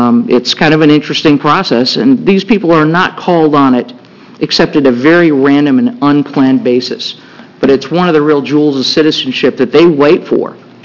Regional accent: United States; I'm also from Linn County.

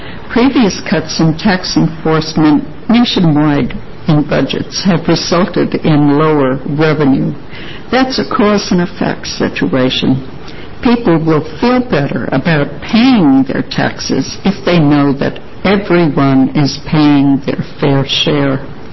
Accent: East Coast, United States; I knew about Oregon when I grew up on the East Coast a long time ago

